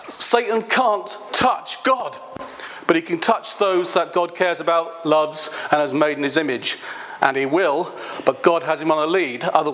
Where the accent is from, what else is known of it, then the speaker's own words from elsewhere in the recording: Belfast, Northern Ireland, United Kingdom; Because I'm from Sandy Row in Belfast.